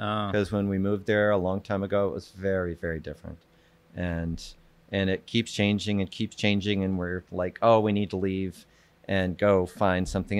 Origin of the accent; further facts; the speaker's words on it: Memphis, Tennessee, United States; accent: Southern; I'm from Memphis, Tennessee.